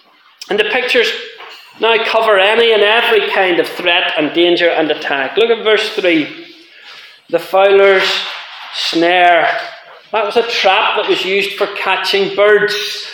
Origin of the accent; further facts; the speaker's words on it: Ireland; now in Scotland, United Kingdom; because I'm an Irish man living in Scotland.